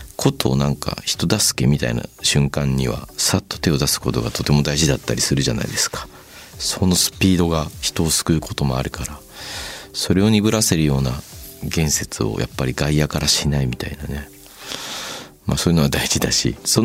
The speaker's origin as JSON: {"language": "Japanese", "region": "Shizuoka", "country": "Japan", "said": "どうしても静岡県出身なんでそういうことも考えてしまいますけれども"}